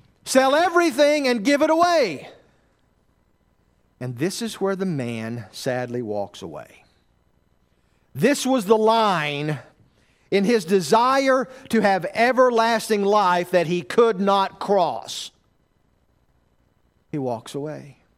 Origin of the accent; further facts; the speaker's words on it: the South, United States; No, I'm from the South. We had that.